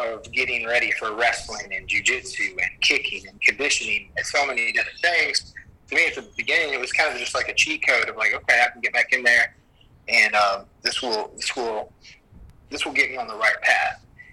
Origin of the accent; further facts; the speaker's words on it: Arkansas, United States; I'm not from this area. I grew up in Arkansas, actually, but I was coming down here to fight because there was no fighting in Arkansas.